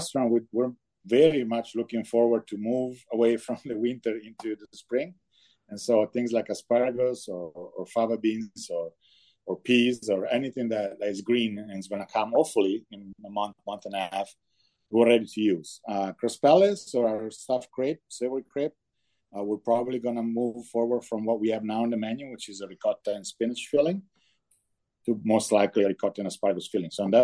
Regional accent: Bologna, Emilia-Romagna, Italy; since I grew up in Bologna, I spent most of my summers in Tuscany. I would pretty much go every summer to the mountains, typically Dolomites.

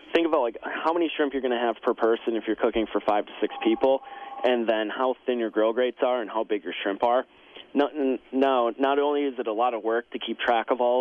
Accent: Wisconsin, United States; Other than that, I think, you know, we're from Wisconsin.

